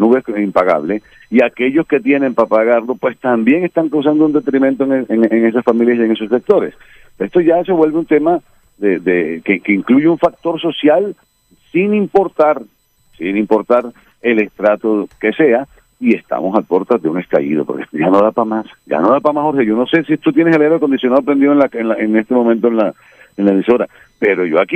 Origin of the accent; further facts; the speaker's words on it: Barranquilla, Atlántico, Colombia; como barranquillero que soy, caribeño también